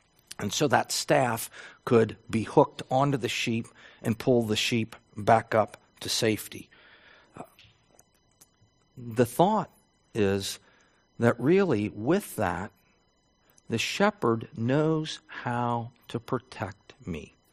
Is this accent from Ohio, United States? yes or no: yes; Cincinnati, Ohio, United States; And I grew up in Cincinnati, and so when it came time to park, I didn't want to pay for parking.